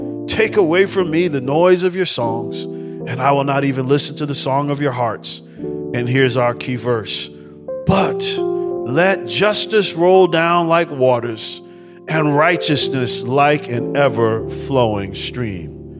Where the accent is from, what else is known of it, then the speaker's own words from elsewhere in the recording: New Jersey, United States; I was raised in New Jersey, but I was raised by a Southern gentleman from Albany, Georgia.